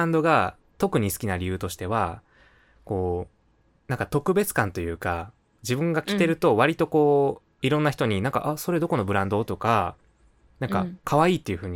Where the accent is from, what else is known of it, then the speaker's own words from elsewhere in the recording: Kansai, Japan; 僕関西人なので